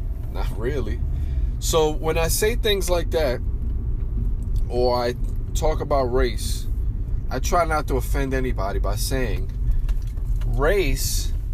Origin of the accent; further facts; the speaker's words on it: United States; Because I am. I was born and raised in America. With Puerto Rican descent.